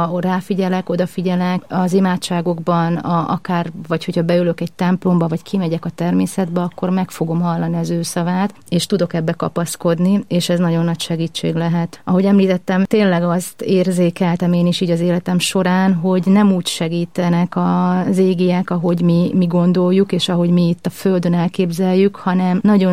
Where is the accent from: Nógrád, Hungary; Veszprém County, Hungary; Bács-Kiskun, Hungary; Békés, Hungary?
Bács-Kiskun, Hungary; Kecskemét; born there; egy vallásos családba születtem, mind a nagyszüleim ebben példát mutattak. Nagyon-nagyon szép családban, és ennek én nagyon örülök, az a földön Kecskeméten.